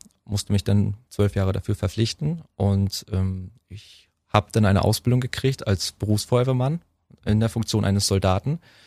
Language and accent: German; Waren, Mecklenburg-Vorpommern, Germany; ich habe es immer noch in meiner Heimatstadt Waren-Müritz.